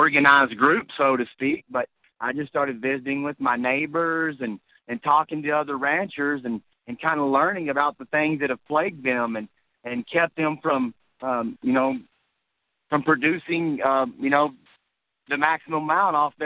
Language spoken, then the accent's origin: English; Texas, United States; moved away as an adult; Well, I was born in Texas and was raised there. After I was married, my wife and I decided that we wanted to get away further out and live remote. And so we started shopping for ranches in the West.